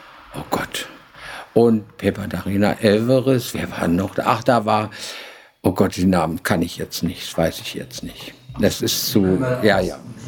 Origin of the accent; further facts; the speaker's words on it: Berlin, Germany; Also ich bin ja Berlinerin